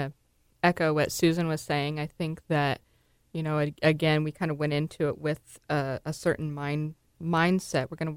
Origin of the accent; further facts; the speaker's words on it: Ohio, United States; and I grew up in Ohio, and it was, I mean, we didn't talk about youth homelessness.